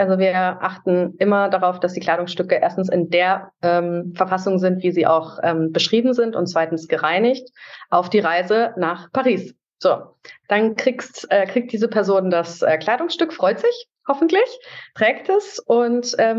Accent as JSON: {"language": "German", "town": "Munich", "region": "Bavaria", "country": "Germany", "tie": "born or raised there", "said": "meine Heimatstadt, die München ist"}